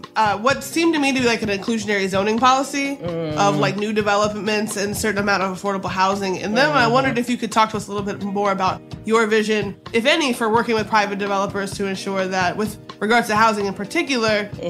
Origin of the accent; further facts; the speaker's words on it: the South, United States; Nah, I'm from the South, baby.